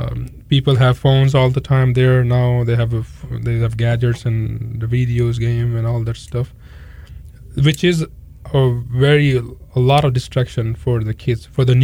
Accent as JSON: {"language": "English", "country": "Pakistan", "moved": "as an adult", "lives_now": "United States", "said": "Well, I'm from Pakistan. Came here as a student. Went to college here."}